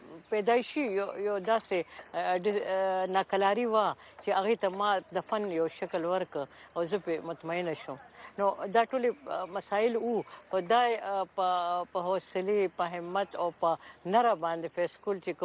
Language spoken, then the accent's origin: Pashto; Mardan, Khyber Pakhtunkhwa, Pakistan; زه د مردان کې یو کلی دی وړو کې د بغداد